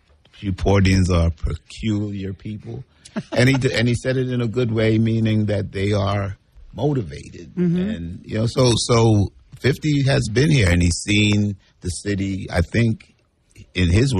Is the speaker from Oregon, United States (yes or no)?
no; New York, United States; because I'm from New York, so I needed some sound.